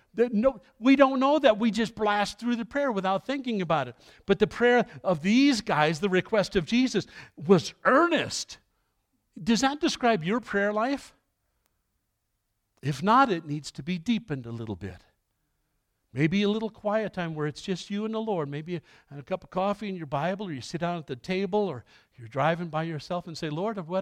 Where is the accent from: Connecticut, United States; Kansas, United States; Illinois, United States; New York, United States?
New York, United States; New York City; when I grew up a kid in Catholic circles in New York City, when they used to do Latin masses, we were taught all kinds of prayer.